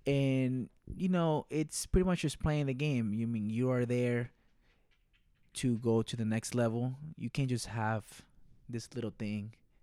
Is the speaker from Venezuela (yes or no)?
yes; Venezuela; I come from, I was born here, but I was raised in Venezuela